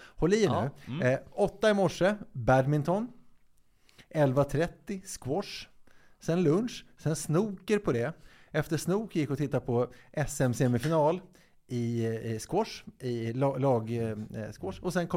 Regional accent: Stockholm, Stockholm County, Sweden; där jag bodde när jag växte upp i Hässelby, ja. Som låg på gränsen då till Viksjö golfklubb.

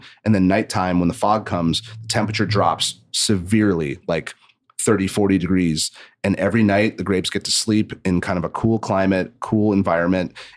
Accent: Santa Barbara, California, United States; So I grew up in Santa Barbara. Wine is very close to you in Santa Barbara, even if you're not old enough to drink.

